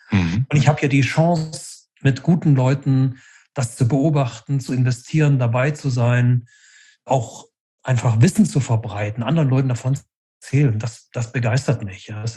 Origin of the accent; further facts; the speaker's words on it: Leipzig, Saxony, Germany; Also ich komme aus der Leipziger Gegend oder aus Leipzig. Mhm. Das ist eine Gegend, die sehr protestantisch, lutheranisch geprägt ist.